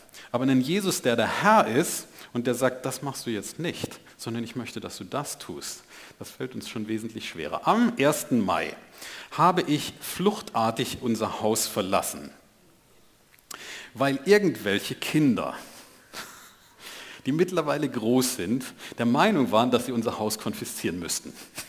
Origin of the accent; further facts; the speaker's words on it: Rhineland-Palatinate, Germany; Und wir sind ja Pfälzer